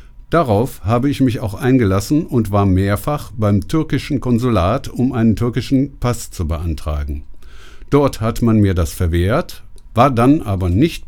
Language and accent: German; Essen, North Rhine-Westphalia, Germany; Dabei bin ich doch hier in Essen geboren. Ich bin aufgewachsen in Essen